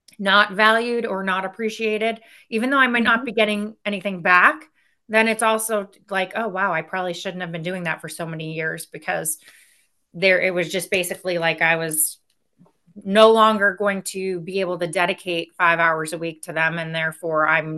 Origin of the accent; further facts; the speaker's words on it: Natick, Massachusetts, United States; my hometown of Natick